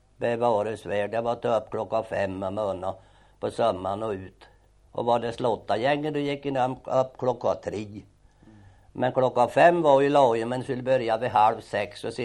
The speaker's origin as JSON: {"language": "Swedish", "town": "Asby", "region": "Östergötland", "country": "Sweden", "tie": "born there", "said": "Jag är född i Asby socken, jag och mig."}